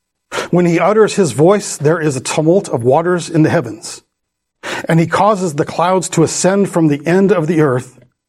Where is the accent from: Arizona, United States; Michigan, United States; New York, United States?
Arizona, United States; Phoenix; you know, I'm from Phoenix. And when, you know, in Phoenix, you know, I remember as a kid, my dad would say, go out and count the stars.